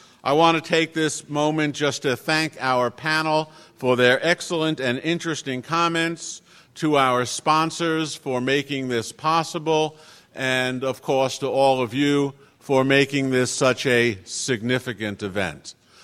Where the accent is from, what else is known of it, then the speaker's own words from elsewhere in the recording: Queens, New York, United States; Just for the record, I'm from Queens.